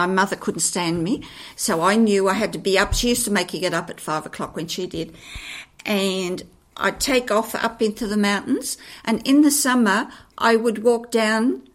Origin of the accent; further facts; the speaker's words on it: Tarrawanna, New South Wales, Australia; I grew up in Tarawana. It was two streets. There was just cow paddocks between Tarawana Road, and that ran right around, to the Princess Highway.